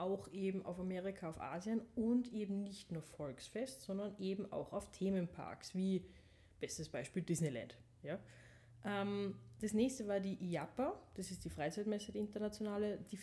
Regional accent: Oberndorf bei Salzburg, Salzburg, Austria; ich komme aus Oberndorf bei Salzburg, bin 28 Jahre alt und bin von Beruf Schausteller.

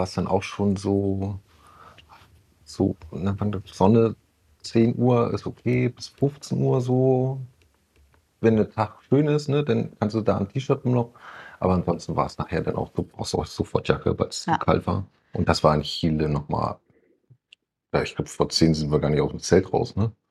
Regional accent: Hamburg, Germany; würde ich jetzt mal als Hamburger sagen

